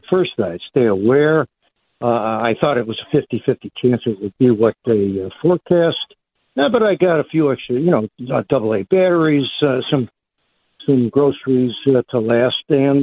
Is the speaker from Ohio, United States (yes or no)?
no; Amherst, New York, United States; a within Amherst kind of like a little parcel, but yet has that name, G-E-T-Z. Yeah, so here I am. It's my hometown.